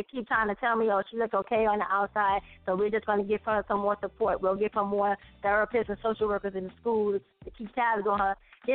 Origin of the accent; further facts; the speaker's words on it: Brooklyn, New York, United States; now in Mount Vernon, United States; I live in Mount Vernon, and I'm from Brooklyn.